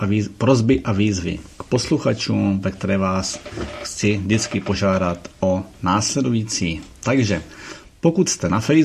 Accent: Ostrava, Moravian-Silesian Region, Czechia; Jelikož jsem z Ostravy, tak hledám takového člověka buď přímo z Ostravy

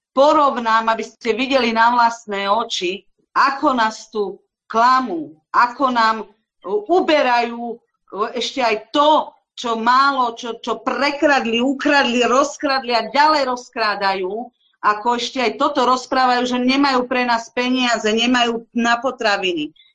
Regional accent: Austria; now in Slovakia; keď som prišla pred, neviem, koľko to je teraz presne, 8, 9, 7, neviem, rokov na Slovensko, ja som bola z Rakúska, zdravá ako ryba.

